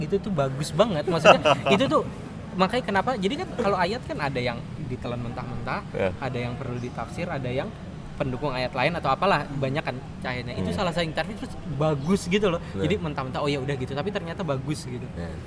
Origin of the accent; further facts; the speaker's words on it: Bali, Indonesia; Even gue kan dari Bali, gue sering dulu zaman waktu kecil tuh pulang kampung ke Bali, itu masih kerasa gitu